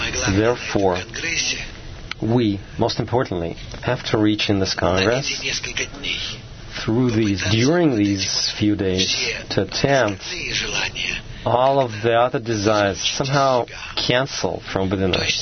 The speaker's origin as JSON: {"language": "English", "country": "Israel", "said": "I'm from Israel."}